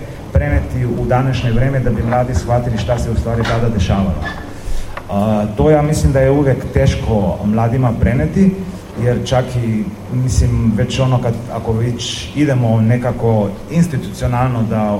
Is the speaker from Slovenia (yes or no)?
yes; Nova Gorica, Goriška, Slovenia; ja sam odrastao u Novoj Gorici